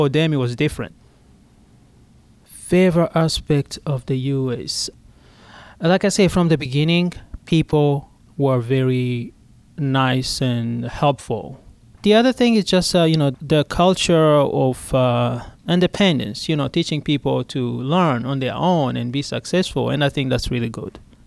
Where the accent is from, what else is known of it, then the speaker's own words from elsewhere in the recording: Burundi; I was born in Burundi, but my citizenship is Rwanda.